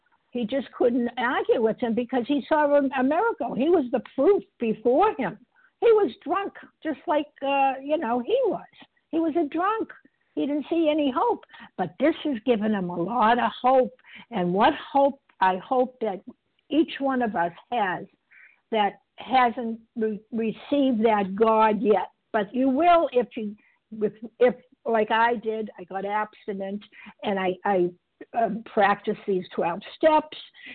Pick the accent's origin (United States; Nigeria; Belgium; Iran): United States; Massachusetts; I'm from Massachusetts, and I'm a recovered, grateful, compulsive overeater.